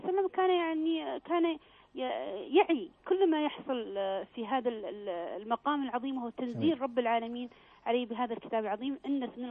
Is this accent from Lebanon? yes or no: no; Saudi Arabia; دراستنا المنهجية خاصة عندنا في المملكة العربية السعودية